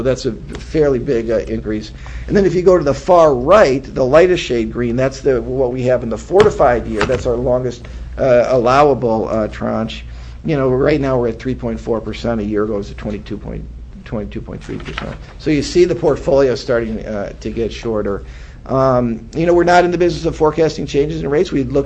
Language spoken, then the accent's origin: English; Dearborn, Michigan, United States; born there; I was born in Dearborn, Michigan, actually.